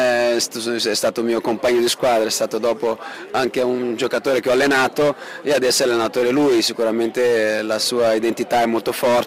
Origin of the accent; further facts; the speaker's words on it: Brazil; now in Italy; in Italia sono da tanti anni, quindi anche il calcio italiano è un pochino mio. Quindi, boh, essendo brasiliano e vicino ai mondiali